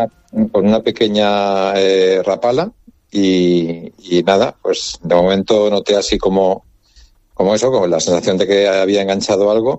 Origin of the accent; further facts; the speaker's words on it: Valencia, Valencian Community, Spain; moved away; Yo soy de Valencia, o sea que todo lo que es la costa mediterránea hasta aquí, que llevo ya 30 años viviendo, pues la conozco bastante bien.